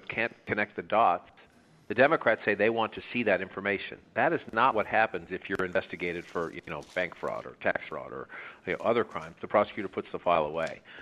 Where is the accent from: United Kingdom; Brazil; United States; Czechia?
United States; Boston, Massachusetts; I was the kid from Boston covering Dukakis